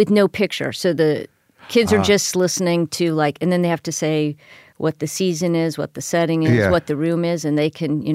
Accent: Miami, Florida, United States; I come from Miami, Florida.

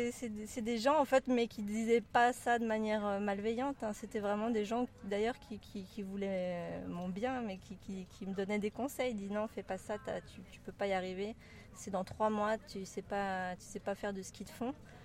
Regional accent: Brittany, France; moved away as an adult; also born or lived in Occitanie / Spain / Maldives / Belgium; now in Switzerland; j'habite en Suisse, vers Genève. Je suis originaire de France, j'ai grandi entre la Bretagne et la région toulousaine. Après mes 19 ans, j'ai quitté la France et j'ai vécu en Espagne, aux Maldives, en Belgique et puis en Suisse.

